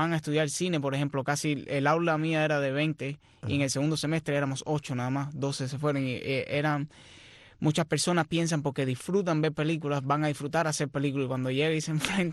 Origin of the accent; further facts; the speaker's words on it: Cuba; moved away as an adult; now in New York, United States; Cuando yo fui a la escuela de cine en Nueva York, cuando llegué de Cuba en el 2009